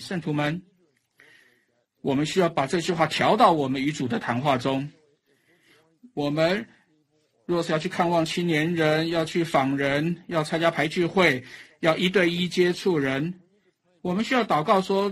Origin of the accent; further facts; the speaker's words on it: Pennsylvania, United States; 因为他是从宾州的西部来的，我也是在那里长大的。